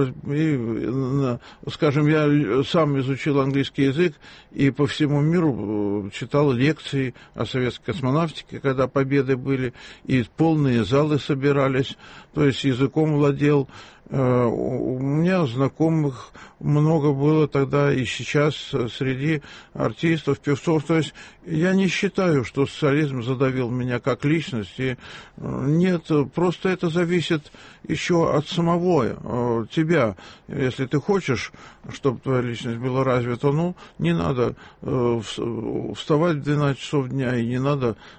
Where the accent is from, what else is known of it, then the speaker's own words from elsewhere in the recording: Leningrad, Saint Petersburg, Russia; я тоже был в оккупации в Чернигове, мне было 10 лет, а сам я ленинградец.